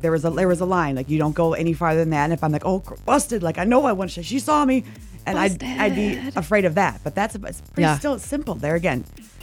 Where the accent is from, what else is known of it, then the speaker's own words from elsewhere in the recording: Seattle, Washington, United States; I grew up in Seattle, so like, we lived in an arboretum, so outside.